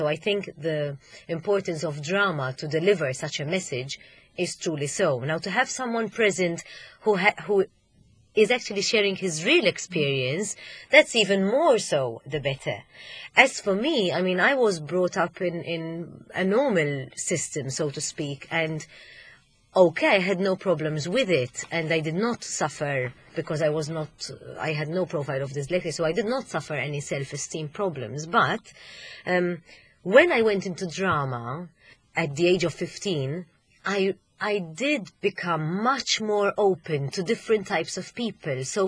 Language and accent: English; Malta; first language Maltese; English is a second language; I mean, when I was young, we did not speak English. I came from a Maltese family. So I spoke Maltese at home